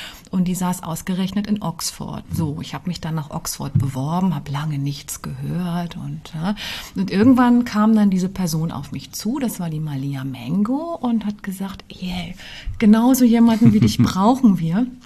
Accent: Idar-Oberstein, Rhineland-Palatinate, Germany; ich stamme aus Idar-Oberstein, Schmuck- und Edelsteinstadt.

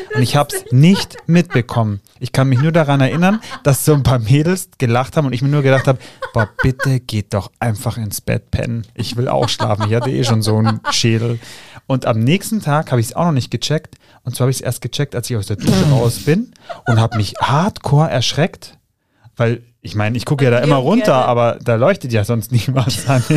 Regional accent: Switzerland; Ich bin auch Schweizer

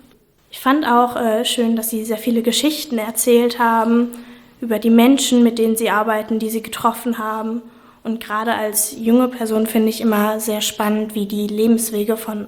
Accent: Frankfurt, Hesse, Germany; ich komme aus Frankfurt.

